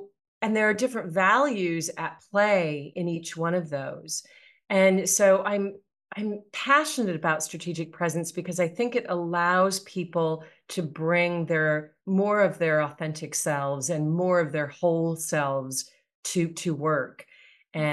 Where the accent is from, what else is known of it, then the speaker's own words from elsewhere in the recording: United States; Just because I'm an American doesn't mean that I utilize all of the cultural norms that are typical of Americans.